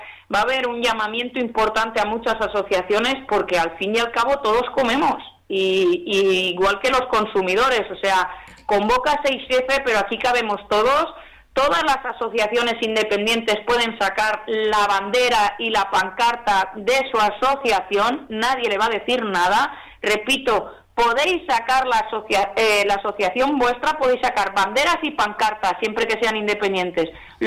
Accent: Valencian Community, Spain; Porque soy valenciana y se lo debo a mi tierra, se lo debo a mi gente.

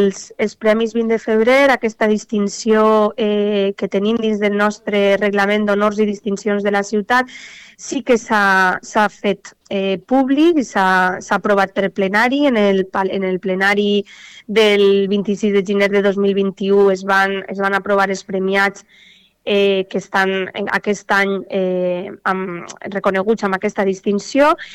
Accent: Valencian Community, Spain; símbols de la nostra identitat com a valencians i valencianes

